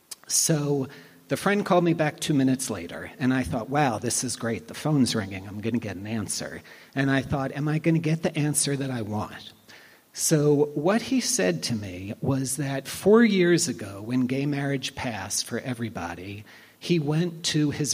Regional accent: Randallstown, Maryland, United States; So I grew up in Randallstown, and we lived on Nemo Road, and we were about a half a block away from Winans Road Synagogue Center, which is Orthodox. So we grew up going to an Orthodox synagogue, even though we weren't Orthodox.

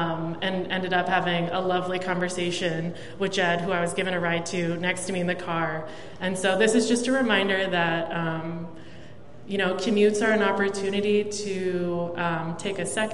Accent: Baltimore, Maryland, United States; everybody … I grew up in Baltimore.

